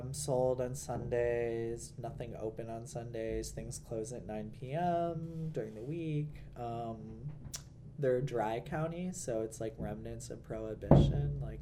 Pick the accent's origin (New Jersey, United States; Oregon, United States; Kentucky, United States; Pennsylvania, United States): Kentucky, United States; Lexington; now in Madison, United States; Lexington is about 9-hour drive from Madison. I was born there and then grew up for 17 years.